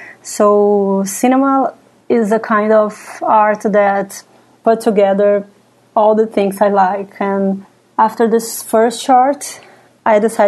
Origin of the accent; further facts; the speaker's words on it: Brazil; I am from Brazil